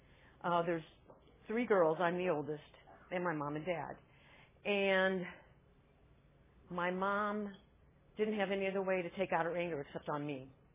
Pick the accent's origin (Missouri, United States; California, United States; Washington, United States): Missouri, United States; St. Louis; I'm from St. Louis. Was born and raised there.